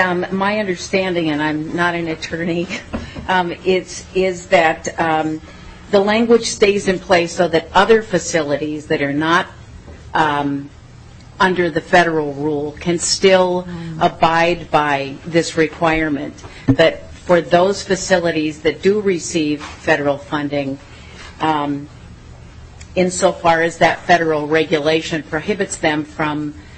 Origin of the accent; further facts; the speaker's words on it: Minnesota, United States; I'm from Ramsey County.